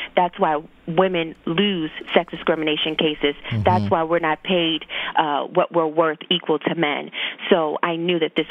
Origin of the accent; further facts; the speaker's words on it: Petersburg, Virginia, United States; So I was born and raised in Petersburg, Virginia, pretty meager beginnings. I was raised by my grandmother. I like to say I had a very traditional Southern childhood.